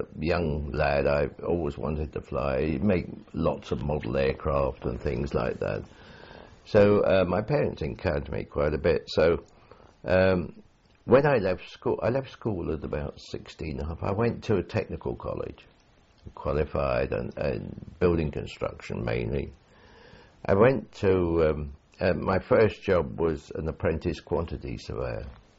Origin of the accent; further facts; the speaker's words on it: Nairobi, Kenya; born there; I was born in Nairobi in Kenya. My father was in the colonial service on administration on the railway system in Korea, in Kenya